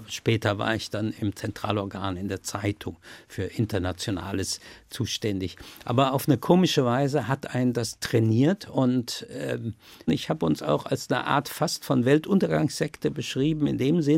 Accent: North Rhine-Westphalia, Germany; Ich komme ja aus dem Ruhrgebiet, da gab es noch die alte KPD

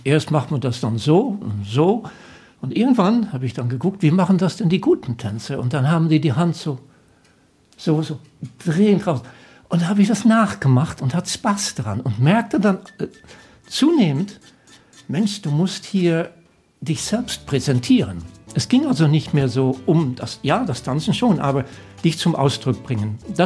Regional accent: South Holland, Netherlands; also born or lived in Rotterdam; ich wohnte damals in Rotterdam, ich bin Holländer

